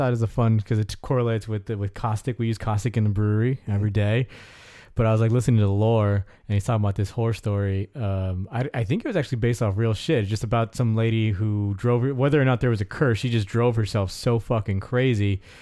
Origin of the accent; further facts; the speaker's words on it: Riverside, California, United States; because I came from Riverside, and I feel like breweries there were much more.